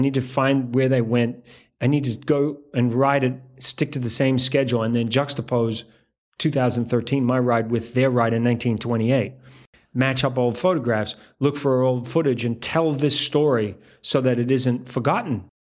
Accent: Canterbury, New Zealand; But in New Zealand, this guy who's from my hometown, there's nothing. And I'm trying now to raise the money to put a permanent fixture in Christchurch

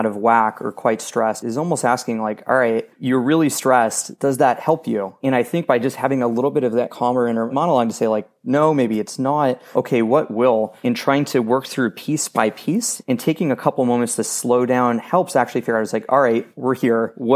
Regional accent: Las Vegas, Nevada, United States; also born or lived in China; So I grew up in Las Vegas, but I actually lived in China for almost 2 years

